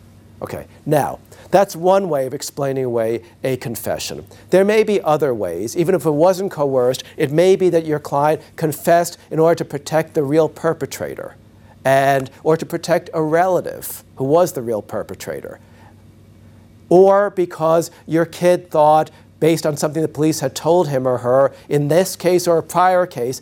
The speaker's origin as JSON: {"language": "English", "region": "New York", "country": "United States", "said": "And in my home state of New York, we had a terrible case"}